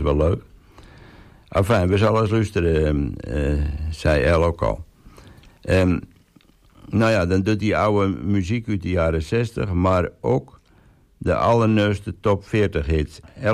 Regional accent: Texel, North Holland, Netherlands; En ik ben geboren aan Skil. Nou ja, geboren en getogen staat en togen op Texel. En ik ben er een van … Vorig jaar heb ik een tussenwoning weten te krijgen op het Vroonland.

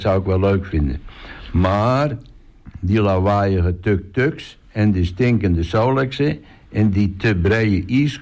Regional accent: Amsterdam, North Holland, Netherlands; 69 jaar. En ik ben echt, ik kom heel erg hard uit Amsterdam. Daar ben ik opgegroeid.

